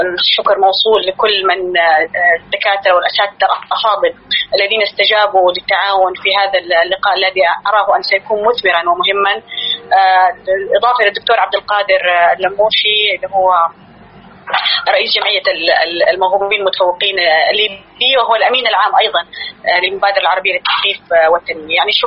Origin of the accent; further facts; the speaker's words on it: Yemen; أنا من اليمن